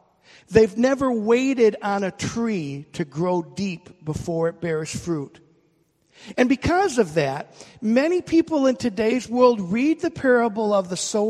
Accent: New York, United States; Most people, when I say that I grew up in New York, they think I grew up in Manhattan.

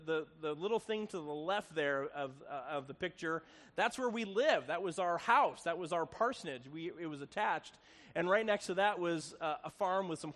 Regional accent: Chicago, Illinois, United States; But I'm from Chicago. I'm a city boy

